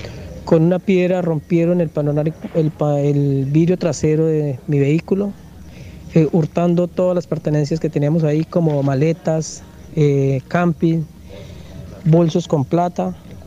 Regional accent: Bogotá, Colombia; venimos de la ciudad de Bogotá, venimos de turismo, invitados por unos familiares

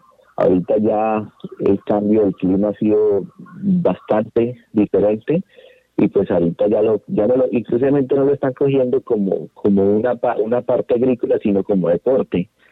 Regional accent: Colombia; como conocemos nosotros como colombianos y más como guayarenses

